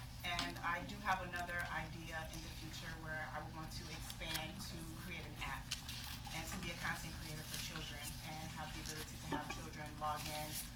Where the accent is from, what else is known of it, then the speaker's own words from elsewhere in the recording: Detroit, Michigan, United States; So I am from Detroit, Michigan, where it's freezing cold. I moved to Florida 6 years ago